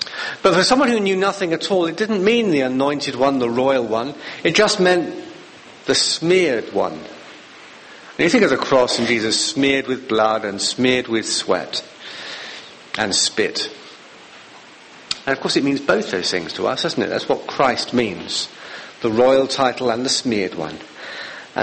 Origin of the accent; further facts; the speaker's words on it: London, United Kingdom; Now maybe it's because I come from London and you can't really see any stars because of the light pollution.